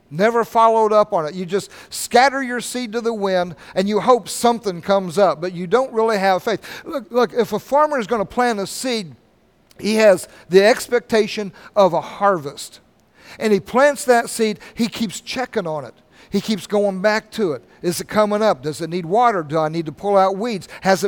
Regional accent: Ohio, United States; Where we grew up in Ohio, they got over 300 bushel of corn off of an acre.

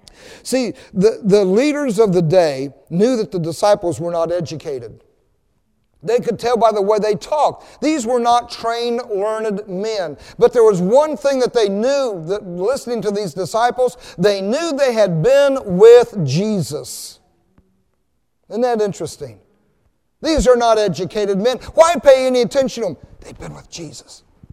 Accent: Ohio, United States; I mean, when I grew up in Oklahoma, or no, it was Ohio, we had a basement.

